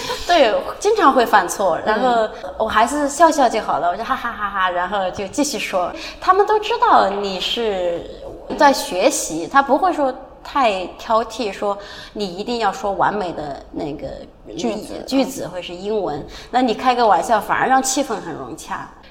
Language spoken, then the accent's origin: Chinese; China; 我们中国人，比如说第一次见到一个人，我们可能会说哇，你很漂亮。